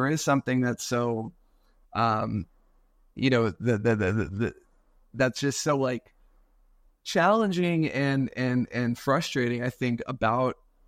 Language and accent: English; Philadelphia, Pennsylvania, United States; And I'm from the Philadelphia area. We've got a long Quaker tradition here.